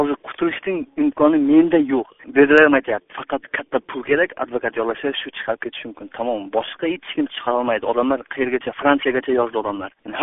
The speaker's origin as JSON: {"language": "Uzbek", "town": "Olmaliq", "region": "Tashkent Region", "country": "Uzbekistan", "said": "men o'zim Olmaliqdan."}